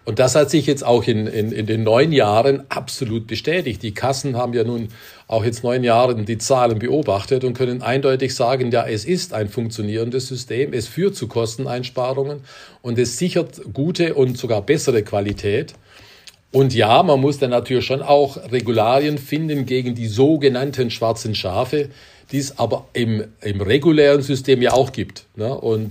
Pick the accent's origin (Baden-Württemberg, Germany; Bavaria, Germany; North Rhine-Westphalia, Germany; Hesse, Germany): Baden-Württemberg, Germany; Geschäftsführerin der CDU Baden-Württemberg war, also meinem Heimatland.